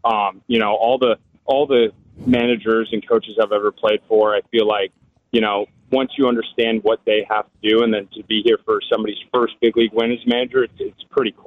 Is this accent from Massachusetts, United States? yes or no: yes; Massachusetts, United States; So I grew up in the Massachusetts area. I went to BC High, Boston College High School